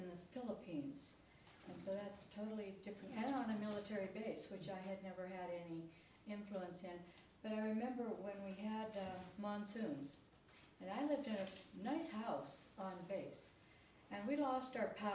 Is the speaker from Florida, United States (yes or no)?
no; Washington, United States; I was raised in Washington and had never lived in another state.